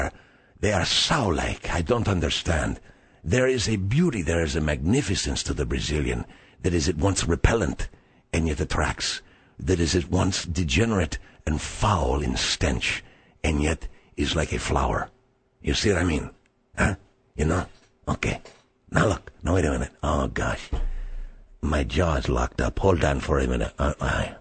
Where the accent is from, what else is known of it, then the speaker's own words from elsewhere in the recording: Argentina; Even from my home country, Argentina, I can travel to the north, to the east, to the west